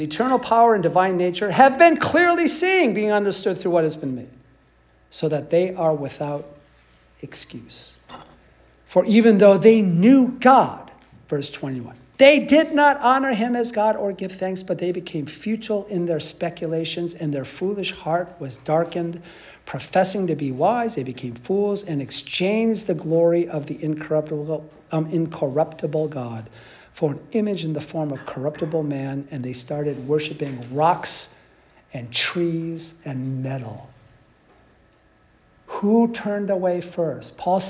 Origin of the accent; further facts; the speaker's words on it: California, United States; I'm from California, right? And I've got to tell you that California is a great example of this because it's thrashed.